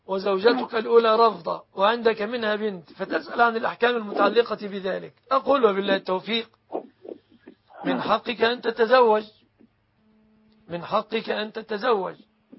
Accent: Egypt; بلادنا مصر

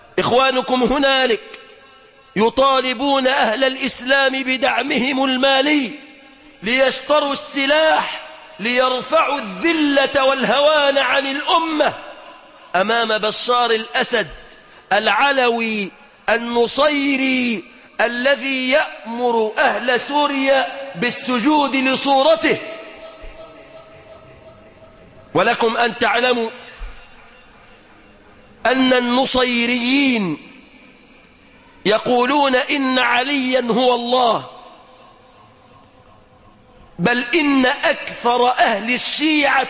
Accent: Egypt; بلادنا مصر

